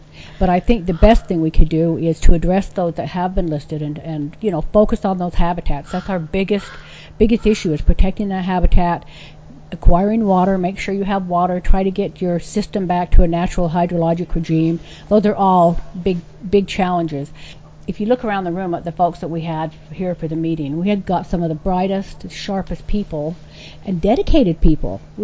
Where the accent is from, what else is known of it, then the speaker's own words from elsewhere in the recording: Utah, United States; I'm from Utah, I was born and raised in Utah, and I love Utah, and I would love to see all of our native fishes recovered.